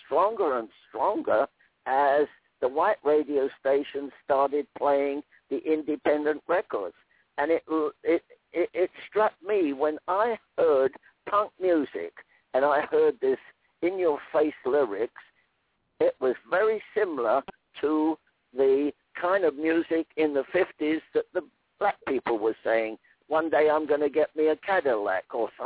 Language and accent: English; England, United Kingdom; born there; I was born in England and my dad taught me the record business.